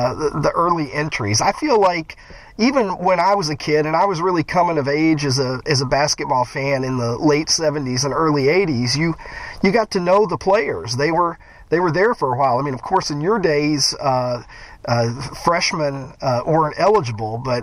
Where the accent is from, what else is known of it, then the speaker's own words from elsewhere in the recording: Horse Cave, Kentucky, United States; born there; I was born in 1971 in Horse Cave, Kentucky